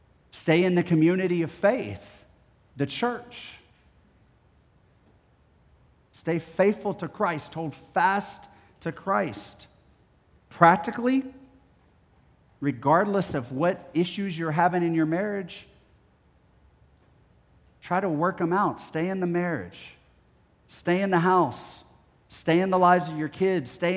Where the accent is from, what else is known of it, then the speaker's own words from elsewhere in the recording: Gulf Coast, United States; I grew up in the Gulf Coast. There's storms all the time.